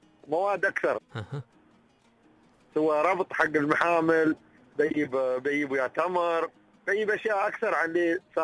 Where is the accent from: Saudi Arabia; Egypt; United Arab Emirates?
United Arab Emirates; في شباب عندنا احنا اماراتيين مستثمرين في البرازيل مسوين مزارع ابقار